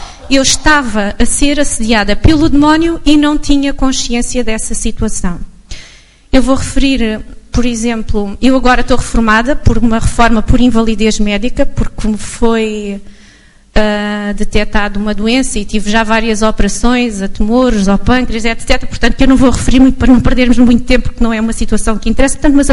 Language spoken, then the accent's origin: Portuguese; Algarve, Portugal; born there; nasci no Algarve, que é um pouco ateu.